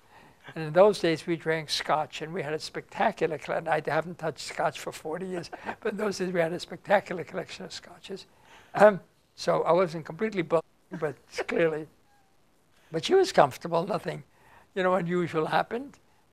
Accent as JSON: {"language": "English", "region": "Vienna", "country": "Austria", "said": "Nothing. It changed her mind until I all of a sudden dropped that I was from Vienna."}